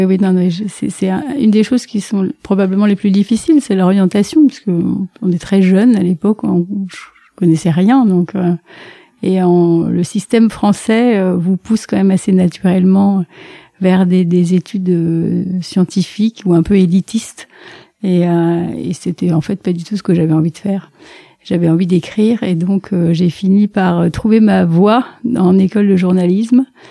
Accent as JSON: {"language": "French", "region": "Southern France", "country": "France", "said": "Alors, d'où je viens du sud de la France, donc c'est des bords de la Méditerranée, donc ma famille est plutôt marseillaise"}